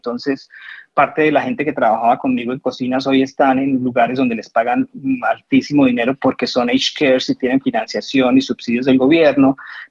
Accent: Colombia; en el caso nuestro como colombianos

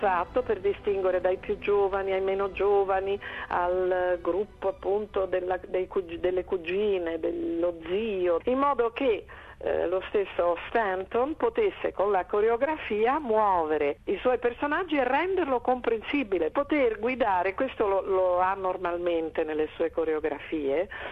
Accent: Ferrara, Emilia-Romagna, Italy; also born or lived in Rome; io sono anche di Ferrara, sono mezza ferrarese, mezza romana. Allora ho attinto alla mia città d'origine, che è la più bella città rinascimentale d'Italia, Ferrara, nel nord.

